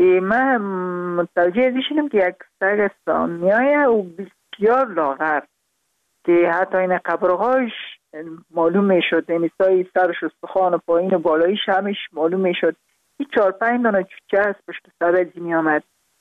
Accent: Kabul, Afghanistan; born there; also born or lived in Parwan; برای ما البته در خود شهر کابل به دنیا آمدیم، من از پروان هستم

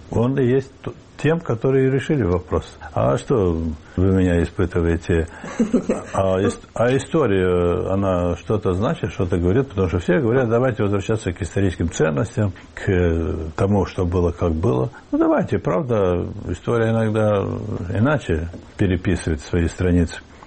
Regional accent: Transnistria, Moldova; Я оттуда, из Приднестровья родом.

